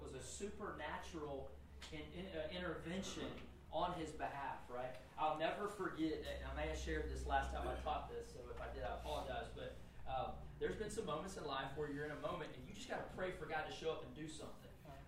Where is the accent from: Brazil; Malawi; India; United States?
United States; And I thought, I'm an American. I don't know French. I don't know Spanish.